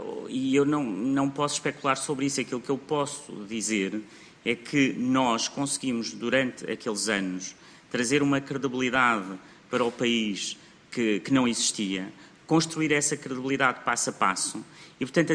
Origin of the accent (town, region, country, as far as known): Portugal